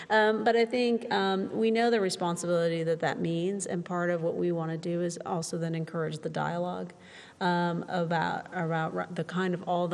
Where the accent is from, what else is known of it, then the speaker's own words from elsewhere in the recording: Portland, Oregon, United States; So I grew up in Portland.